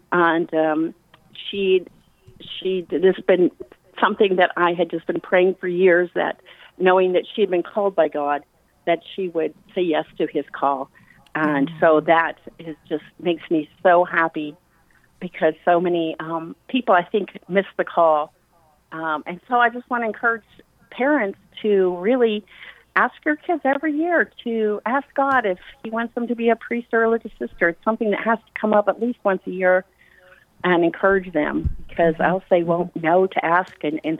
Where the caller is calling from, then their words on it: Dallas, Texas, United States; I'm calling from Dallas.